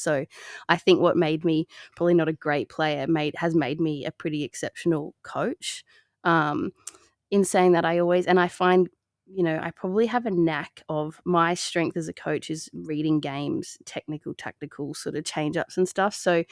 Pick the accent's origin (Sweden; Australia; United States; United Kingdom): Australia; Adelaide, South Australia; So I was actually born and raised in Adelaide.